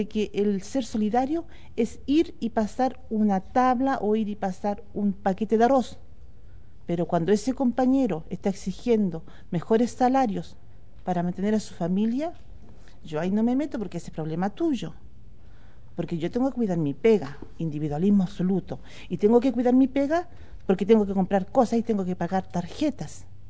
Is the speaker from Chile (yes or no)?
yes; Chile; Cuando hablan de desarrollo en mi país, dicen, pero si Chile se ha desarrollado, si hace 30 años andábamos a pata pelada, andábamos con parches